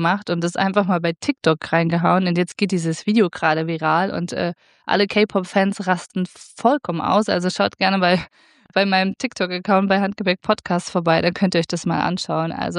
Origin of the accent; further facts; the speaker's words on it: Thuringia, Germany; Ich bin ja selbst aus Thüringen, aus dem grünen Herz